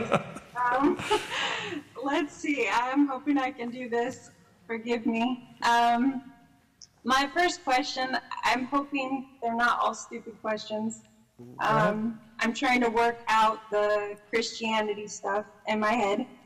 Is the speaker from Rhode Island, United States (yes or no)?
no; Cincinnati, Ohio, United States; Cincinnati, Ohio.